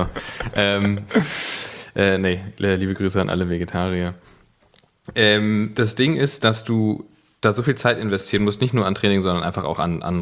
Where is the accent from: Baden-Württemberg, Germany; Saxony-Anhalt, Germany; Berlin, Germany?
Berlin, Germany; bin ich Berliner Original. Ich bin tatsächlich von hier, bin immer hier gewesen. Ich war mal kurz ein halbes Jahr in Hamburg arbeiten